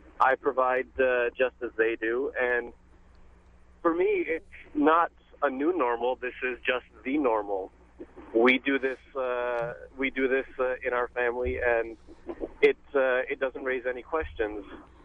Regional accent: United States; I'm an Indian American, first generation, born and raised here in the States. My parents came from India

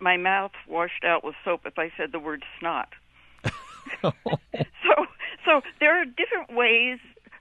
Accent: United States; My family, I grew up driving around in the United States. My parents decided to do the national parks

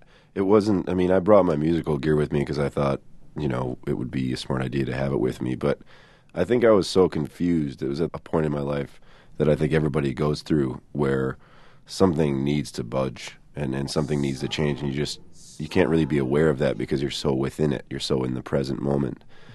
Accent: Wisconsin, United States; also born or lived in North Carolina; Well, I had been living in North Carolina. I was sort of born and raised in Wisconsin, and I moved down there with all my bandmates.

